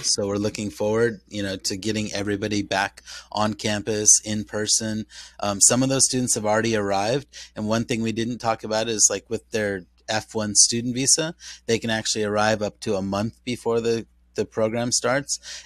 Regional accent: San Diego, California, United States; I was raised in San Diego as a baseball Padre fan.

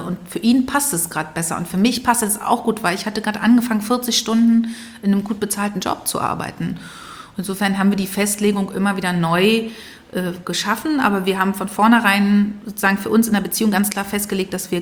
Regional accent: Berlin, Germany; also ich bin ja im Prenzlauer Berg aufgewachsen, also an der Schönhauser Allee, so wie Wladimir Kamina, nur an einer anderen Ecke.

